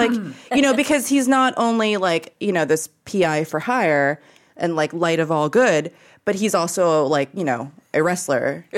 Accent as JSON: {"language": "English", "country": "Philippines", "said": "because, I mean, I'm Filipino and so I get it."}